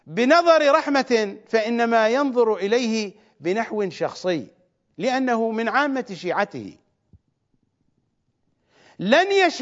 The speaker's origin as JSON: {"language": "Arabic", "country": "Iraq", "moved": "yes", "lives_now": "Manchester, United Kingdom", "said": "في نفس الوقت الذي خرجت فيه أنا وغيري من العراق سنة 1980"}